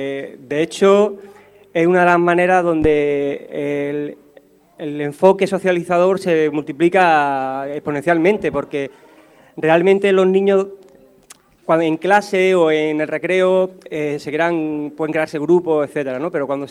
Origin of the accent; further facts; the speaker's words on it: Málaga, Andalusia, Spain; now in Almería, Spain; Soy de Málaga, pero llevo ya instalado en Almería bastante tiempo.